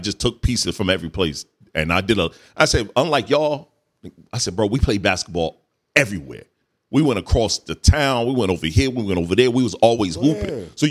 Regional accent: Myrtle Beach, South Carolina, United States; And then when I started driving, dog, I was from Myrtle Beach. I took my boys to my old court that I used to play at in Myrtle Beach.

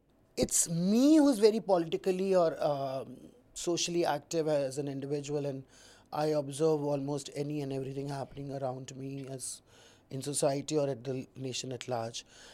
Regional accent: Delhi, India; I'm born and raised in Delhi 6 Chani Chowk.

